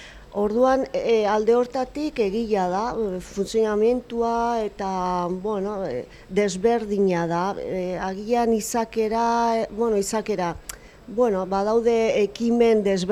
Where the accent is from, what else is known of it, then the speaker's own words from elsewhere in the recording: Irun, Basque Country, Spain; born there; jaiotzez Irunen jaio nintzen, nere gurasoak eta arbasoak hortikan batez ere bueno txalarkoak dira zer gehiago erran Hondarribian bizi naiz